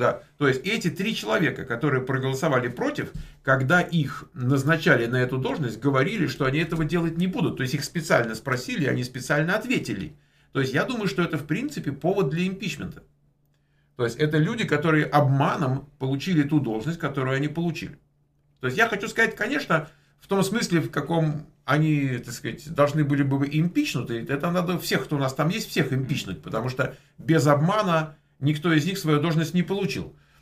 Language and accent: Russian; Moscow, Russia; moved away; Но я же тоже из РФ, да. Я вот в Москве родился, вырос там и так далее. Но тоже вот релоцировался, как вы выражаетесь. На постоянное место жительства.